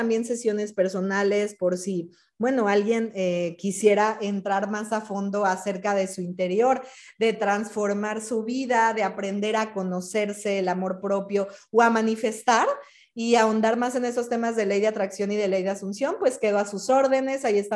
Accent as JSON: {"language": "Spanish", "region": "Mexico City", "country": "Mexico", "lives_now": "United States", "said": "Bueno, soy mexicana de la Ciudad de México, pero actualmente vivo en Estados Unidos"}